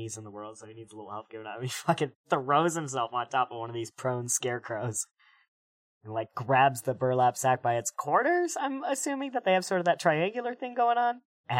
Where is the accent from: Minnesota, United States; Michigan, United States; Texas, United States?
Michigan, United States; No, but I'm from Michigan.